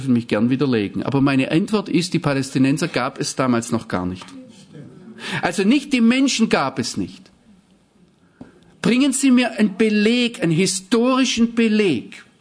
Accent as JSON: {"language": "German", "region": "Baden-Württemberg", "country": "Germany", "said": "ich wünsche mir, dass ich so frei in Israel wohnen darf, als Schwabe"}